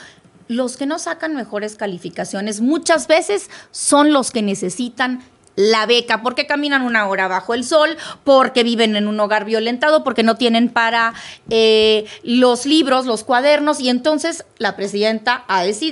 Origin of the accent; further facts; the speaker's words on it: Mexico; Antes que cualquier otra cosa, somos mexicanos.